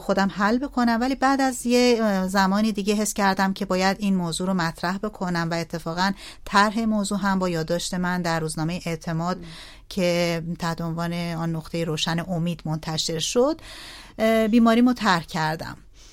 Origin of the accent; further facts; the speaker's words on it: Amol, Mazandaran, Iran; من در مازندران بزرگ شدم، در شهر آمول بزرگ شدم،